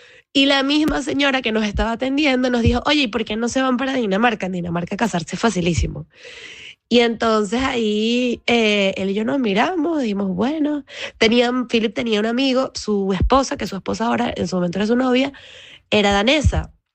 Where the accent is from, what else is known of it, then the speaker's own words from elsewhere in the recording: Venezuela; Soy fotoperiodista venezolana y mi esposo Philip es alemán.